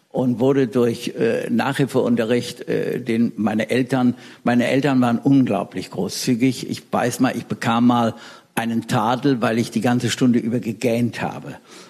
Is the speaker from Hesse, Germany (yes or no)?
yes; Bad Nauheim, Hesse, Germany; ein Treffen in Bad Nauheim, wo ich aufgewachsen bin.